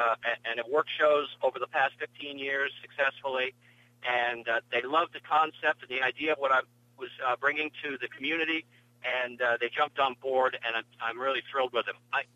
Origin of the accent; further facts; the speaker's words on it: Los Angeles, California, United States; Los Angeles, specifically the Pacific Palisades, and most of my life has been around the water.